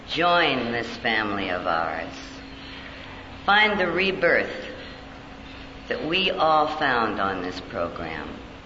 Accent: Malibu, California, United States; and I am from Malibu

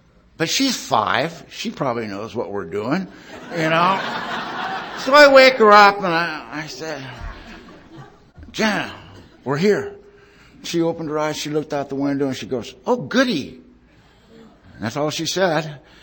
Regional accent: California, United States; You know, I'm from Southern California. That ain't no big deal, you know.

